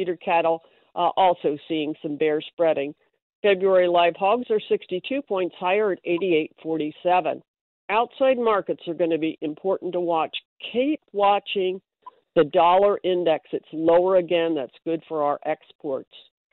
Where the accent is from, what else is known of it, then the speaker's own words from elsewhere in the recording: Peoria, Illinois, United States; for a river market like the Peoria market, which is my hometown